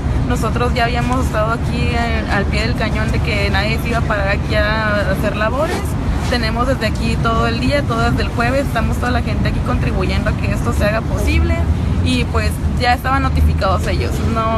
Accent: Mexico; a nosotros nos afecta mucho como mexicanos, como ciudadanos y como comunidad.

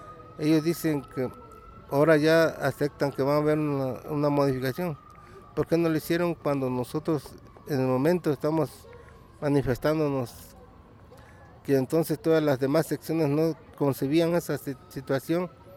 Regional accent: Mexico; nosotros como mexicanos estamos contribuyendo.

